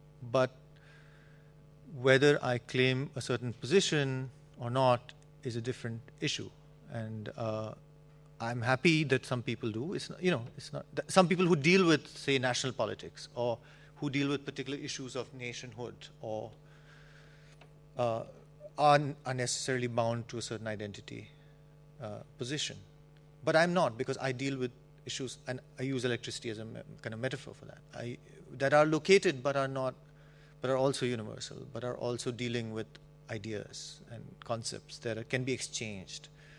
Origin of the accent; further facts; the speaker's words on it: India; I've lived in the U.S. for 3-4 years. I mean, I studied there, basically, but I grew up in India. It's a little complicated. My mother's Japanese, but she's lived in India.